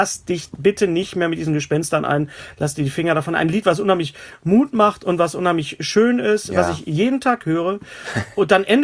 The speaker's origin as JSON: {"language": "German", "region": "West Germany", "country": "Germany", "said": "weil ich bin ja ein Wessi."}